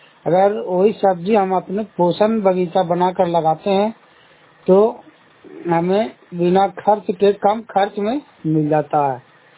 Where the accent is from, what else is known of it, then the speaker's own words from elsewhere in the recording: Bihar, India; और मैं नगरनौसा ब्लॉक जिला नालंदा का रहने वाला हूँ।